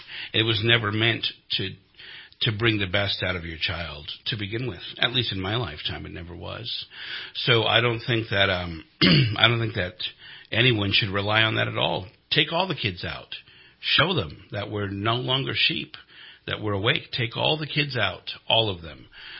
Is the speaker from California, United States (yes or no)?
yes; Oakland, California, United States; I'm from the San Francisco Bay Area. I'm from Oakland.